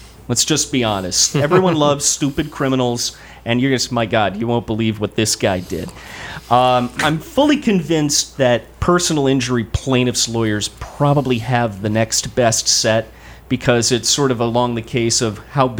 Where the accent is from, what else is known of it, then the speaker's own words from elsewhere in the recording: Dracut, Massachusetts, United States; No, I'm a New England native. I grew up in Dracut, Massachusetts.